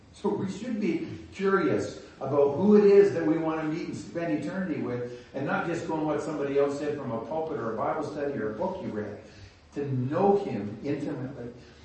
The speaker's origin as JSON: {"language": "English", "town": "Red Deer", "region": "Alberta", "country": "Canada", "tie": "born or raised there", "said": "I grew up in Alberta on a small farm, just the kind of outskirts of Red Deer. That's where I grew up."}